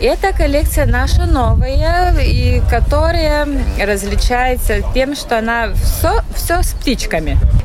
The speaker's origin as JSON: {"language": "Russian", "town": "Kaunas", "region": "Kaunas County", "country": "Lithuania", "said": "Мы приехали из Литвы, из Каунаса."}